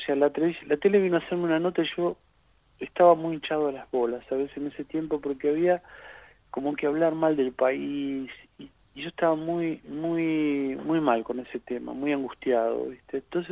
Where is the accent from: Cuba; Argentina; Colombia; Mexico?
Argentina; moved away as an adult; now in Madrid, Spain; Como tantos argentinos, el gran éxodo.